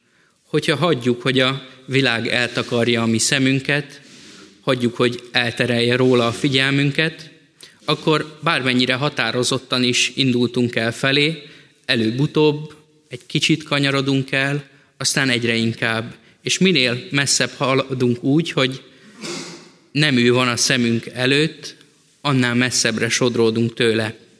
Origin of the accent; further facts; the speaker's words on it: Great Hungarian Plain, Hungary; amit az Alföldön, ahonnan származom, könnyen ki tud próbálni az ember